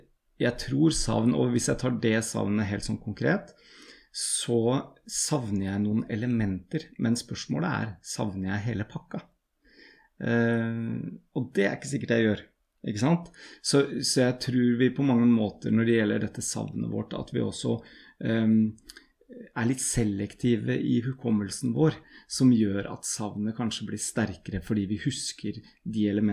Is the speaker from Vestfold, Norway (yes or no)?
yes; Tønsberg, Vestfold, Norway; og som jeg har savnet lenge, også hjemme i Norge.